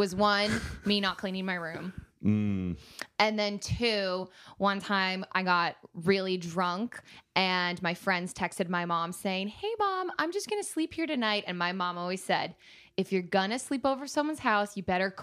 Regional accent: New York, United States; I actually lived really close to the city. So I was on the west side of the island.

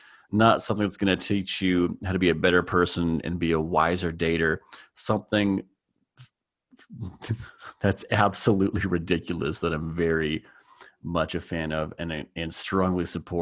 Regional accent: Edmonton, Alberta, Canada; My hometown of Edmonton is

